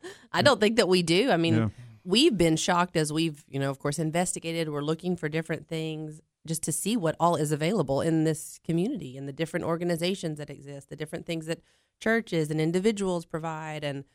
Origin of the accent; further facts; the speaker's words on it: Cookeville, Tennessee, United States; Well, Chad and I'm originally from Cookville, and Chad's from Chattanooga.